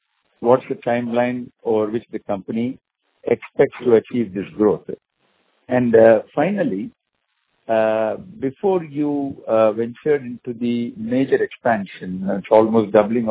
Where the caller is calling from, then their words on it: Oman; Because I'm calling from Oman and there were some line disruptions.